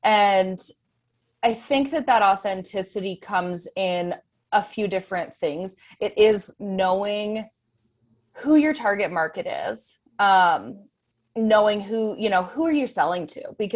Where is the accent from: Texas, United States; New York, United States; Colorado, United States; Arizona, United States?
Colorado, United States; also born or lived in Los Angeles, United States; So I was born in Los Angeles, and we moved out to Colorado in the early 90s. My dad got a job with Head Sports, and that brought us out here. And so elementary through high school was all in Colorado growing up